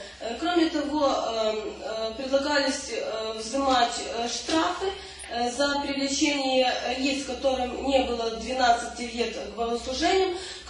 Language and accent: Russian; Volyn Oblast, Ukraine; потому что я сама из Волыни